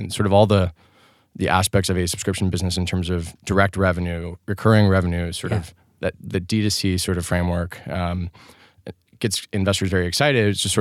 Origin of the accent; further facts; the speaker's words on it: Cincinnati, Ohio, United States; I'm from Cincinnati originally.